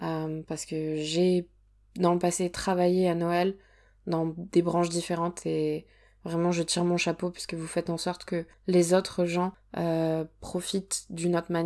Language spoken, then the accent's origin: French; Provence-Alpes-Côte d'Azur, France; je suis une sudiste, moi, hein, vous savez, je viens de Provence de base.